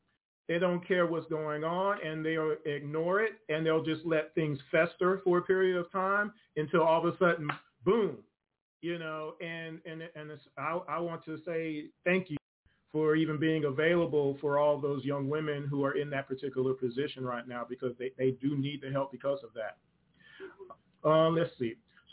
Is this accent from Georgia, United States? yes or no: yes; Georgia, United States; also born or lived in Queens, New York; I was born in New York, in Queens. And my parents eventually moved myself, and then my mom got pregnant with my brother. And at that point, they decided they didn't want to raise us there, and we ended up in Georgia